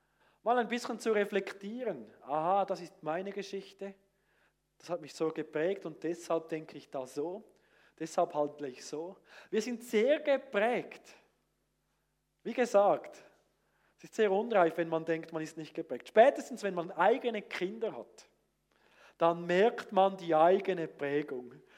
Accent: Fribourg, Switzerland; Wurde im Kanton Freiburg unter Senslern, wuchs ich auf, sehr nach Bern orientiert, mit Thurgauer Eltern. Ein riesen Gemisch. Also wenn ich wählen könnte, würde ich gerne ein reines Berndeutsch haben.

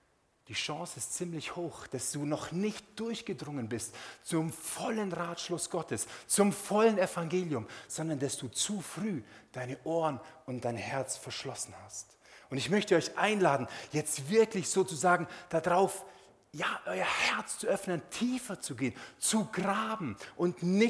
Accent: Olten, Solothurn, Switzerland; die Gemeinde in Olten, wo ich herkomme.

